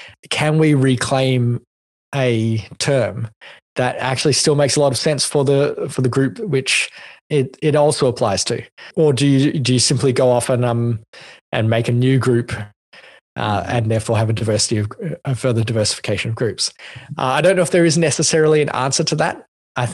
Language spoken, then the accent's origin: English; Australia; Yeah, and I think as an Australian, and John, you'd have experience with this from your time in Scotland